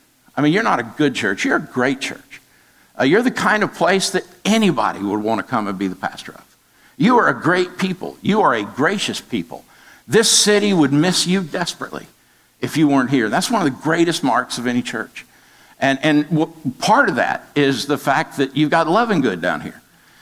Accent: Atlanta, Georgia, United States; I'm from Atlanta.

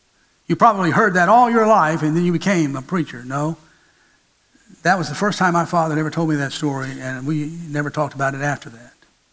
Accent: Georgia, United States; also born or lived in Atlanta; I was born in Crawford Long Hospital in Atlanta, Georgia. I was born in downtown Atlanta. I lived most of my life in the rural northeast Georgia mountain areas and around chicken houses and cattle farms.

